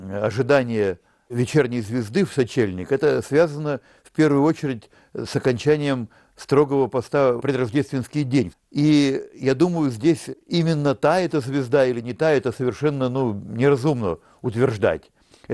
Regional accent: Ural, Russia; на Урале, откуда я родом

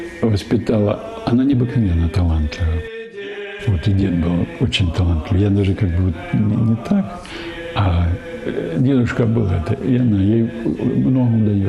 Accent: Rostov-on-Don, Rostov Oblast, Russia; now in Starocherkasskaya, Russia; Я в прошлом ростовчанин, а уже 20 лет я живу и связан с станицей Старочеркасской.

